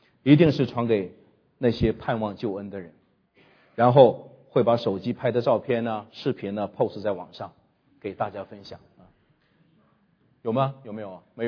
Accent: China; 上帝救人，我们中国人是上帝所造的

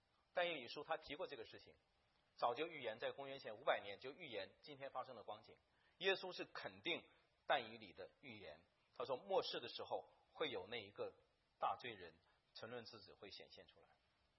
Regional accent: China; 我们是中国人他听不懂我们的话，

